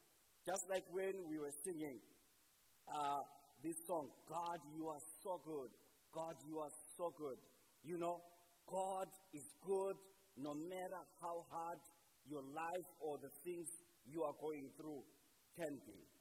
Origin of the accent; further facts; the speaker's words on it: Zimbabwe; as some of you already know, I am from Zimbabwe.